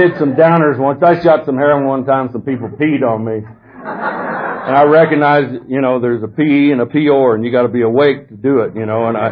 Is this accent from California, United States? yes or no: no; Texas, United States; born there; I was born in Texas, and that don't make you an alcoholic